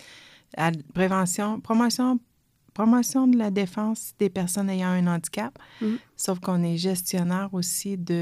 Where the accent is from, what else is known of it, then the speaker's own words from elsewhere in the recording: Sherbrooke, Quebec, Canada; Tu sais, je ne connais pas, puis je viens de Sherbrooke.